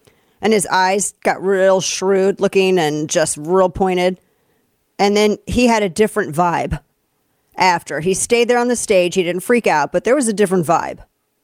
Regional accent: United States; I'm an American, though. I don't put anything past any government, not just my government.

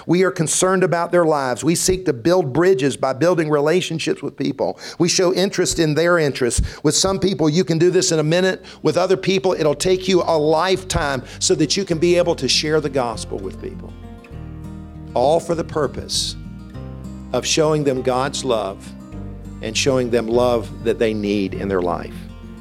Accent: Columbia, United States; I said, "I grew up in Columbia."

